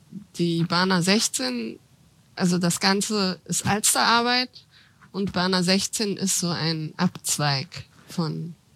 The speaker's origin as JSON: {"language": "German", "town": "Halle", "region": "Saxony-Anhalt", "country": "Germany", "said": "Also ich bin ja aus dem Osten, aus Halle an der Saale."}